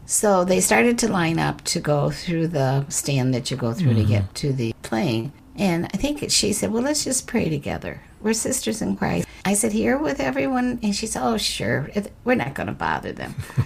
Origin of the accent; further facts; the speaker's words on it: Wheaton, Illinois, United States; I was raised in Wheaton. It's a wonderful community, but it's very white.